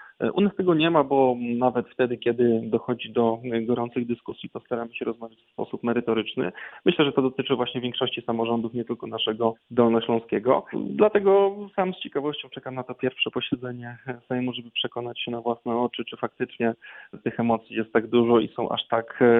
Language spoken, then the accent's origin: Polish; Wałbrzych, Lower Silesian Voivodeship, Poland